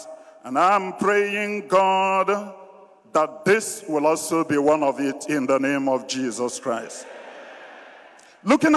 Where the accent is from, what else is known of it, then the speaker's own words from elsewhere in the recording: Ifuma, Enugu State, Nigeria; from my village, Enugu Abo, from my hometown, Ifuma, from my home diocese, Agota